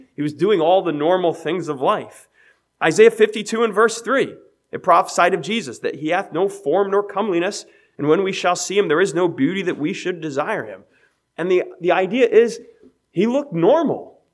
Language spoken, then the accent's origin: English; Westerly, Rhode Island, United States; born there; You know, I was born in Westerly, Rhode Island, March 1st, 1985.